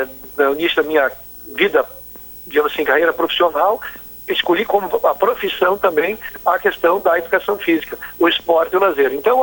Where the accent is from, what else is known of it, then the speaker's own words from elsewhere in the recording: Espumoso, Rio Grande do Sul, Brazil; sou natural do Espumoso